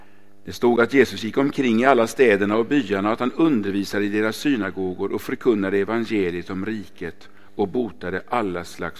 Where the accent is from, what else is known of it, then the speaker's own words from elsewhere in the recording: Lidköping, Västra Götaland County, Sweden; born there; Hur ligger det i förhållande till Lidköping där jag är född?